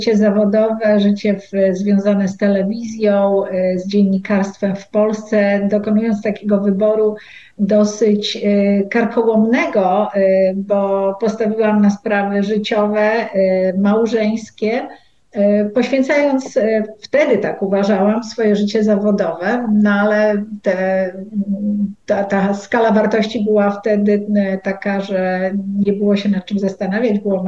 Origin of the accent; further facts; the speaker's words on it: Lublin, Lublin Voivodeship, Poland; moved away as an adult; now in Chicago, United States; po 30 latach mieszkania w Chicago, że pozostając w Lublinie, skąd pochodzę, z całą miłością do tego miejsca na świecie